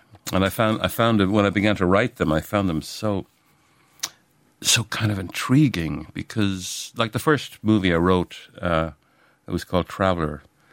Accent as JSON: {"language": "English", "town": "Dublin", "region": "Leinster", "country": "Ireland", "tie": "born or raised there", "also_born_or_lived": "Sligo", "said": "I was born in Sligo, you know, so I was obsessed with Yeats, yeah. I grew up around Dollymount and Dublin"}